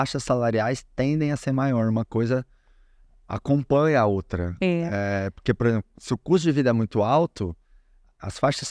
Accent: Goiás, Brazil; born there; now in São Paulo, Brazil; lá onde eu nasci, no interiorzão de Goiás

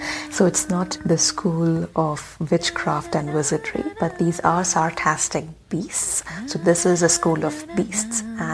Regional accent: Goa, India; I am originally from Goa.

